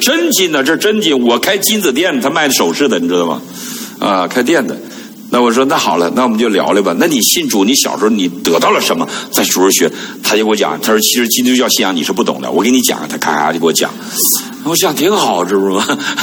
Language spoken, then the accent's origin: Chinese; China; 我们大陆人不用谦卑，用谦虚